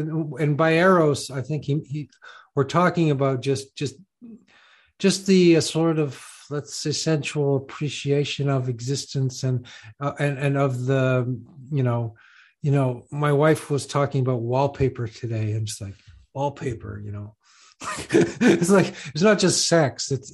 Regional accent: Ottawa, Ontario, Canada; big truckers are gonna drive into Ottawa. This is my hometown. Yes. This is my hometown, right?

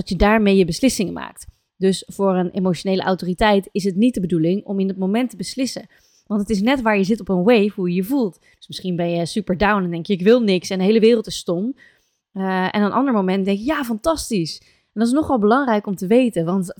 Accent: Netherlands; omdat we over het algemeen als Nederlanders niet super gewend zijn, denk ik, in onze samenleving om over onze gevoelens te praten.

